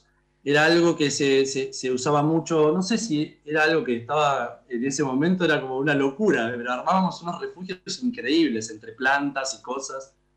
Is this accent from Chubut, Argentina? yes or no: yes; Comodoro Rivadavia, Chubut, Argentina; yo soy de Comodoro Rivadavia, Sur, Chubut, y como el barrio era un barrio muy tranquilo, el barrio Pueyrredón de Comodoro Rivadavia